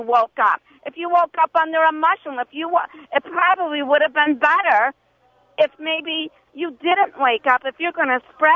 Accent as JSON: {"language": "English", "town": "Rome", "region": "New York", "country": "United States", "said": "No, I'm sorry. I am originally from Rome, and I just recently moved"}